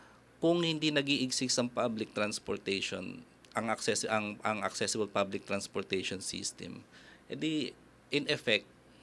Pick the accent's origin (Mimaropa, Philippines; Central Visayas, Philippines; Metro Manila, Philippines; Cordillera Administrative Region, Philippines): Metro Manila, Philippines; Valenzuela; Kasi mula Valenzuela, taga Valenzuela ako. Nag-wheelchair ako hanggang Monumento.